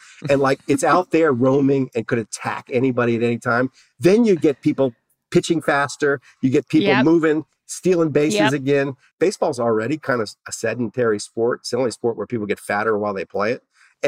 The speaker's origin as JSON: {"language": "English", "town": "New Orleans", "region": "Louisiana", "country": "United States", "said": "So I'm from New Orleans."}